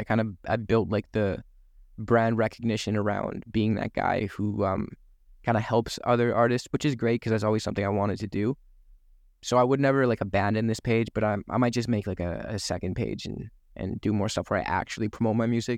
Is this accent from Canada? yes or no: yes; Canada; Yeah, but we're Canadian.